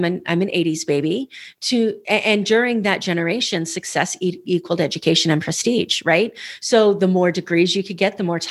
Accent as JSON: {"language": "English", "region": "Idaho", "country": "United States", "tie": "born or raised there", "lives_now": "Las Vegas, United States", "said": "I'm on the West Coast. I grew up in Idaho. I live in Vegas now."}